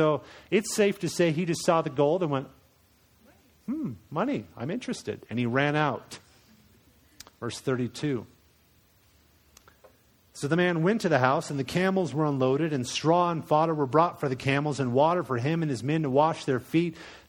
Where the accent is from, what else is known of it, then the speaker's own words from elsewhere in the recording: Colorado, United States; also born or lived in Iowa / Florida / Maryland / Minnesota; I was born in Iowa, like Captain Kirk. Then I lived in Florida, Maryland, Minnesota, and moved to Colorado when I was about 10.